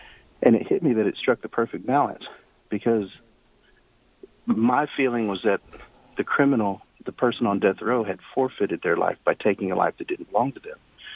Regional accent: Texas, United States; my whole life, I grew up in Texas, very conservative

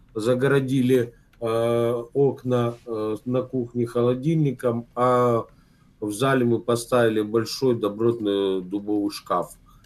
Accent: Mariupol, Donetsk Oblast, Ukraine; мені 39 років. Я уроженец города Мариуполя.

